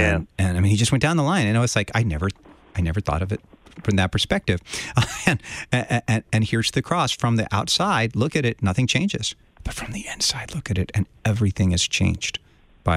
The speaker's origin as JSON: {"language": "English", "region": "Maryland", "country": "United States", "tie": "born or raised there", "said": "I grew up in Maryland where we had a lot of Jewish families, and I had many friends, Jews, growing up"}